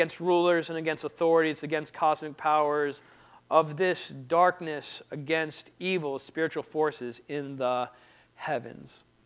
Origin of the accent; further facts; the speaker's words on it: Kettering, Ohio, United States; moved away as an adult; I was born in Kettering, Ohio. I lived there until I was 19.